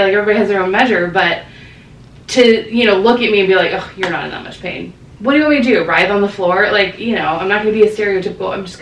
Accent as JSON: {"language": "English", "region": "Florida", "country": "United States", "said": "I'm from Florida, right? Like, they saw my license. I'm not from there."}